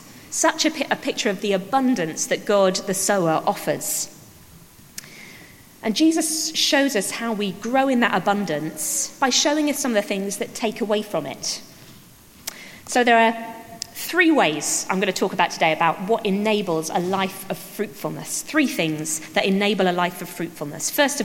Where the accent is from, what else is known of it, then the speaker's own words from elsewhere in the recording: East of England, United Kingdom; Now, I grew up in Suffolk, surrounded by farms